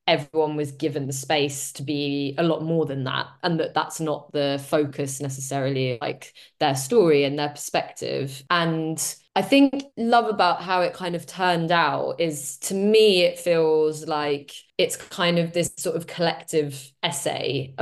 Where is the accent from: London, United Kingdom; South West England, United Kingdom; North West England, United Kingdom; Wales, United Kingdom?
London, United Kingdom; now in Folkestone, United Kingdom; So I grew up in London, and then so very much like moved to Folkestone as kind of like a new person.